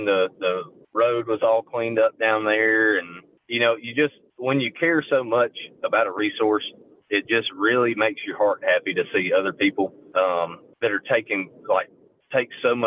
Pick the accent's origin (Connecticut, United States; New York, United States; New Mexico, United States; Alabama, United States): Alabama, United States; Wilsonville; I grew up fishing Lay Lake and Gunnersville and Waxahachie Creek on Lay Lake, and I grew up in Wilsonville, so those were all my, local areas.